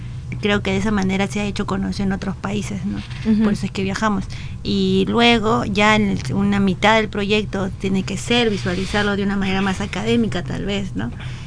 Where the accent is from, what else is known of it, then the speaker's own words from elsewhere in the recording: Chorrillos, Lima, Peru; Yo soy de Chorrillos, tengo otra mirada del comercio también, en Chorrillos claro.